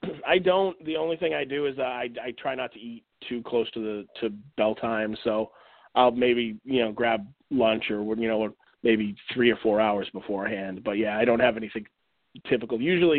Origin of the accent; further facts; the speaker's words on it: Boston, Massachusetts, United States; I'm from the Boston area, and I trained at the Chaotic Training Center